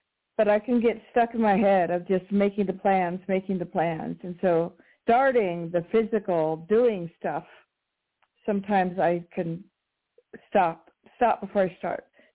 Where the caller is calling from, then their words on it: Colorado, United States; calling from Colorado.